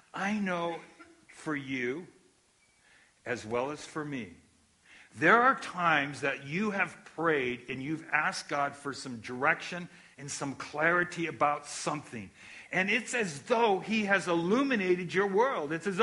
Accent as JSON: {"language": "English", "region": "California", "country": "United States", "tie": "born or raised there", "said": "It was like growing up in Southern California."}